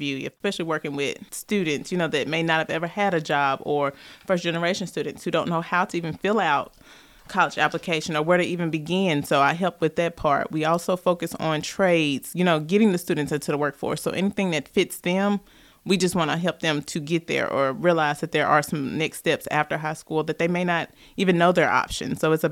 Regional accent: Hot Springs, Arkansas, United States; I was actually born and raised in Hot Springs. I graduated from Hot Springs High in 2002.

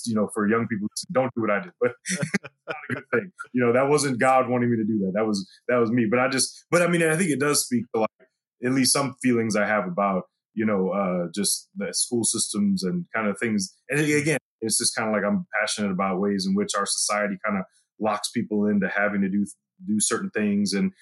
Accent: St. Louis, Missouri, United States; I wasn't even thinking of going to college, honestly, growing up in St. Louis public schools.

